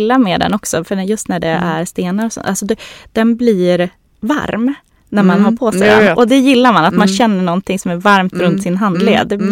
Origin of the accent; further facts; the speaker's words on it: Norrland, Sweden; jag är ju uppifrån Norrland, men man kanske hör det på min dialekt i för sig